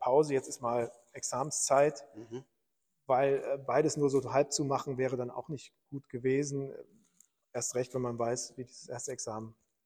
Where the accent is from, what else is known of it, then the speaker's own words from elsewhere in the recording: Aachen, North Rhine-Westphalia, Germany; Also in meiner Heimatstadt Aachen habe ich dann in den ersten Semesterferien